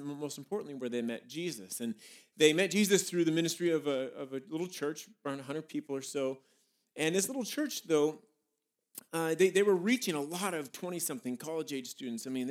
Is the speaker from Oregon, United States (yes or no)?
yes; Beaverton, Oregon, United States; the church I grew up in Beaverton, Oregon, was began to grow from 100 to 200 to 300 to 400.